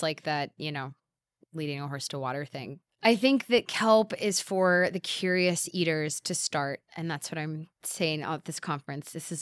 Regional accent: England, United Kingdom; We're all English. England.

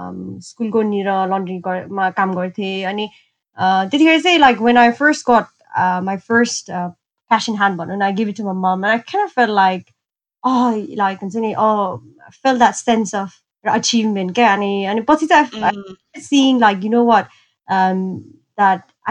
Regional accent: Kathmandu, Bagmati, Nepal; I grew up in Kathmandu. Briefly went to Brunei

